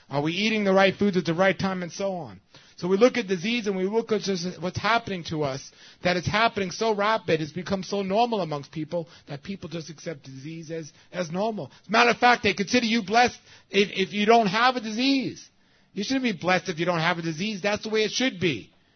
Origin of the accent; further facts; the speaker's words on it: New York, United States; You know, I grew up in New York.